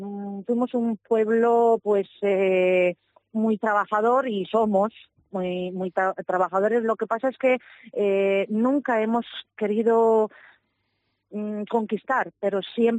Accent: Romania; now in Zamora, Spain; Llevo casi 22 años en Zamora, pero nunca perdí el vínculo con mi país de origen. Entonces, es un orgullo con celebración, por lo menos en Rumanía.

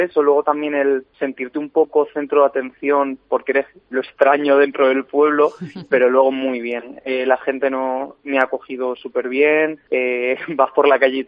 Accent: Puertollano, Castilla-La Mancha, Spain; Yo soy de Puerto Llano.

